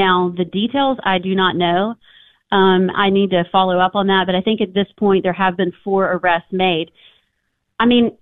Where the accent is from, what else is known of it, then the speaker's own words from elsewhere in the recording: Tennessee, United States; Although I grew up in East Tennessee, I feel like it could have happened there too.